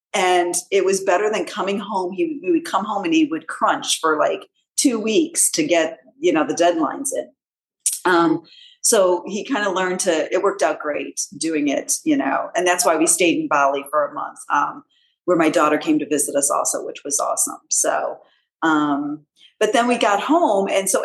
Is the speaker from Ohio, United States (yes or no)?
yes; Cleveland, Ohio, United States; someone said to us when we said we're from Cleveland, they're like, oh, where that train spill was